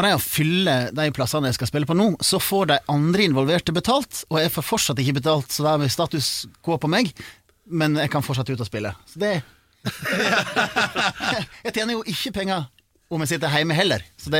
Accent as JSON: {"language": "Norwegian", "town": "Årdal", "region": "Vestland", "country": "Norway", "said": "I Kulturhuset hjemme I Årdal"}